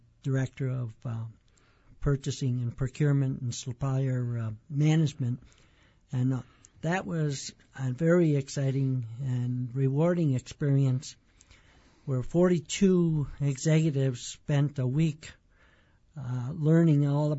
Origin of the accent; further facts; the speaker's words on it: Marinette, Wisconsin, United States; Well, I was born and raised in Marinette, Wisconsin, and went to grade school, high school there